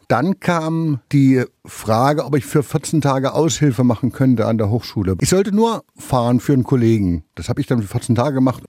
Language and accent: German; Taubach, Thuringia, Germany; Also ich bin in Taubach aufgewachsen